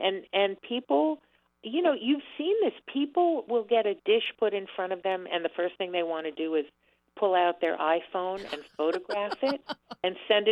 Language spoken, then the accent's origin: English; Miami Beach, Florida, United States; I grew up in Miami Beach, a child of parents who never cooked unless throwing a frozen TV dinner into the oven is your idea of cooking.